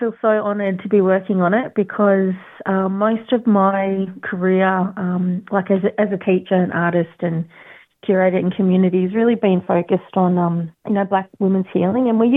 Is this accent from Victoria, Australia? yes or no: yes; Echuca, Victoria, Australia; I am a Wemba Wembang Gunditjmara woman. Our family's also got Italian and Chinese blood, so I actually … up in Echuca on Yorta Yorta country in my home